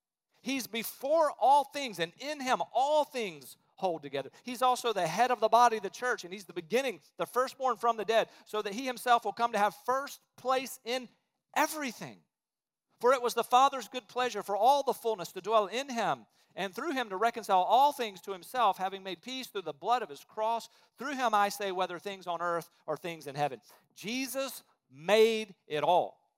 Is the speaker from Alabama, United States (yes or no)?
yes; Alabama, United States; and so we came from Alabama up here to a candidate conference